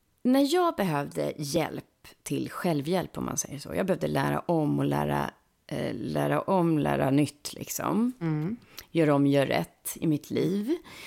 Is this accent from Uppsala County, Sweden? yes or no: yes; Uppsala, Uppsala County, Sweden; när jag var tonåring i Uppsala då